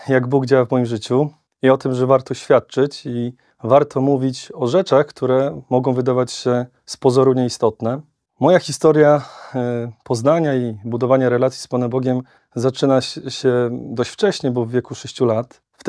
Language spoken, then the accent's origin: Polish; Gdańsk, Pomeranian Voivodeship, Poland; za mojego dzieciństwa w parafii Podwyższenia Krzyża na Gdańskim Chełmie.